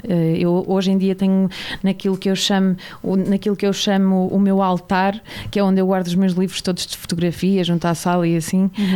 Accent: Aveiro, Portugal; moved away as an adult; Eu sou de Aveiro, Lisboa. exatamente. E então vim para cá em 2012

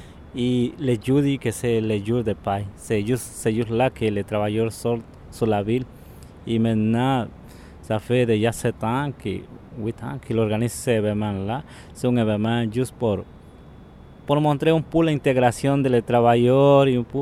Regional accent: Guatemala; moved away as an adult; je suis un ex-travailleur temporaire, je viens de Guatemala. Ça fait pas mal 7 ans que je suis ici.

